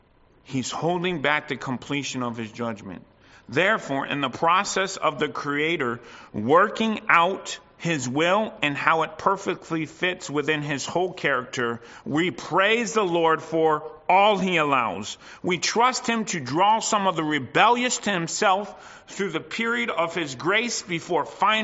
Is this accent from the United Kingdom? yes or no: no; Canada; Talking to myself because I'm a Canadian too.